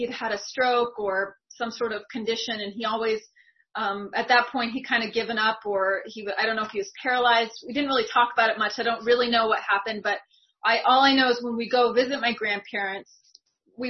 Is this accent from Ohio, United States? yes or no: no; Washington, United States; And I grew up on an island, I grew up in the Seattle area on an island, so it was a really small, safe community. And then we ended up moving to Seattle